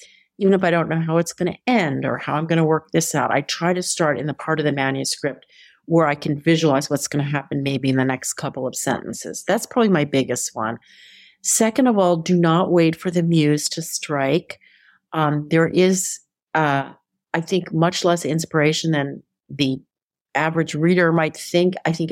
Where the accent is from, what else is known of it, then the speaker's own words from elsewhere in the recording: Philadelphia, Pennsylvania, United States; Philadelphia is my hometown, so of course I loved that.